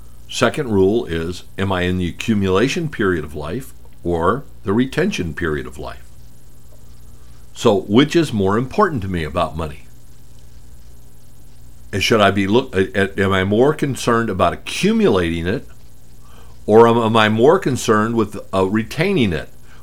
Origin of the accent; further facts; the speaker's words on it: Arizona, United States; I grew up in Arizona, which was the copper state.